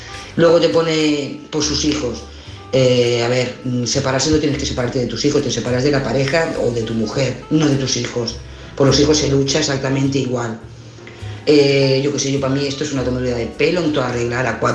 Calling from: Lloret de Mar, Catalonia, Spain; de Lloret de Mar.

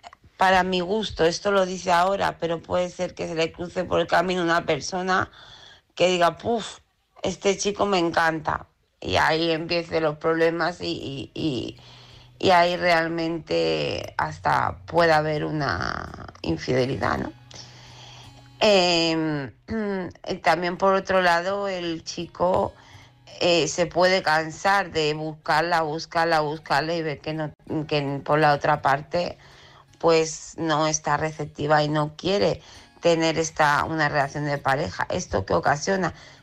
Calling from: Lleida, Catalonia, Spain; de Lleida.

